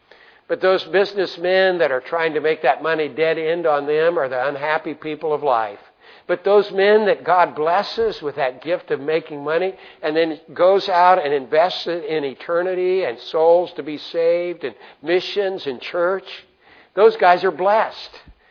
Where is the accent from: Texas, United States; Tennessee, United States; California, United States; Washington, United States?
Texas, United States; Amarillo; born there; My family, I was born in Amarillo, Texas. There were five of us boys in our family and one lucky sister.